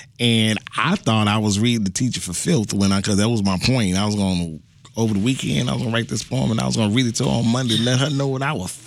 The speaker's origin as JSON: {"language": "English", "town": "Chicago", "region": "Illinois", "country": "United States", "tie": "born or raised there", "said": "I grew up in Chicago, West Side Chicago, but I also grew up Baptist."}